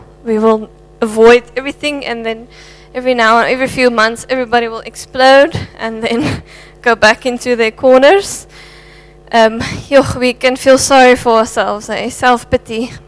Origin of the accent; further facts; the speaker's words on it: Albertinia, Western Cape, South Africa; So, I grew up actually in Albertina, which is about an hour away from here.